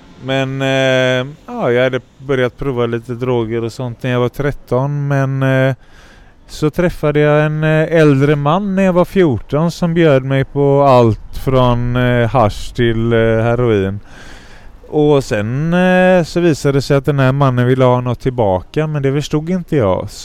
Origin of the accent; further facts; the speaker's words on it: Gothenburg, Västra Götaland County, Sweden; also born or lived in Skara / Lidköping; Jag är uppvuxen mitt i stan på Kungshöjd, Grönsakstorget. Precis under Horgatan, Rosenlund. Där är jag uppväxt från 1 år till 16.